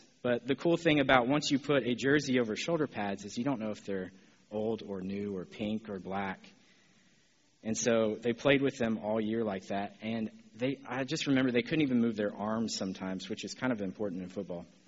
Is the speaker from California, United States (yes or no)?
no; New Caney, Texas, United States; I grew up in New Caney and standing in the equipment room of New Caney High School